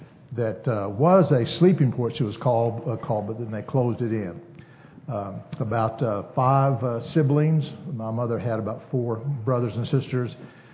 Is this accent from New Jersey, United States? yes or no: no; Leakey, Texas, United States; in Lakey, I grew up in South Texas. Now, Lakey's not too far from South Texas, but Lakey's in the hill country, and it is close to the Frio River